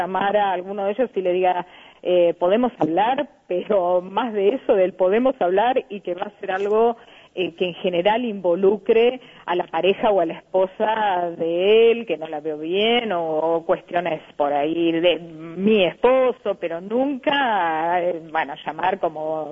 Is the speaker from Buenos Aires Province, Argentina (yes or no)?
yes; Quilmes, Buenos Aires Province, Argentina; yo soy de Quilmes, y Quilmes, si bien es una ciudad grande, nos conocemos mucho acá y casi todos, la verdad.